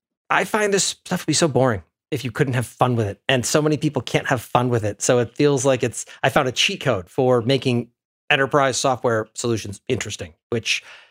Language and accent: English; Maine, United States; I grew up in Maine, and Amazon has roughly the same number of employees as live in Maine.